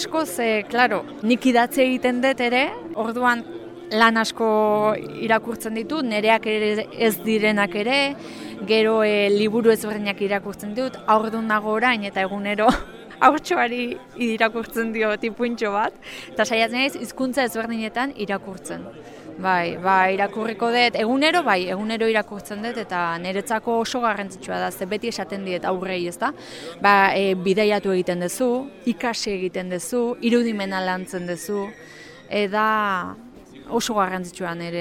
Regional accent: Legorreta, Basque Country, Spain; Legorretatik nator, Gipuzkoatik, erretxo txiki bat dela.

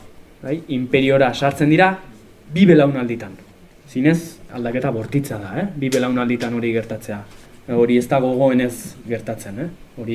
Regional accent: Basque Country, Spain; ez naiz Amerikarra. Ez naiz Txinatarra, eta, bai, eta Euskalduna naiz.

